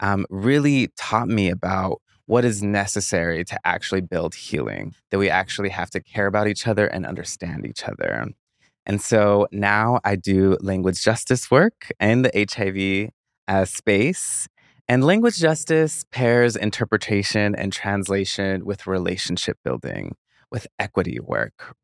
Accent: United States; born there; first language Spanish; English is a second language; I was born in the United States in a small town, without a hospital, without a clinic, without a doctor. I was born into a family that didn't speak English, so Spanish was my first language.

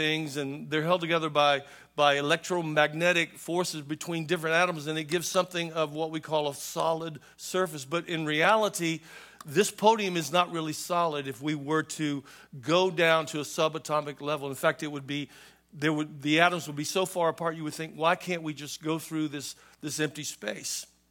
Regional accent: United States; And we come from America, and we got there

